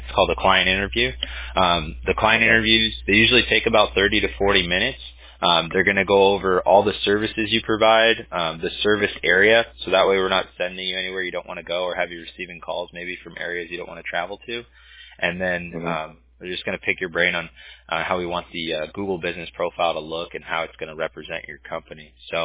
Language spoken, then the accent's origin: English; California, United States; I'm originally from Orange County, I've spent a lot of summers going up to like Kern County and, you know, doing the River Rat thing.